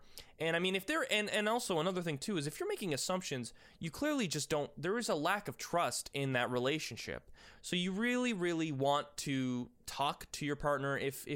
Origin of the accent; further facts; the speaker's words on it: Canada; By the way, I'm Canadian.